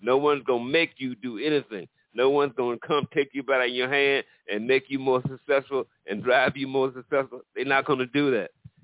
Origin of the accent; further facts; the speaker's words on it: East Coast, United States; I grew up on the East Coast near the Chesapeake Bay, and I loved crabs, and I must admit that.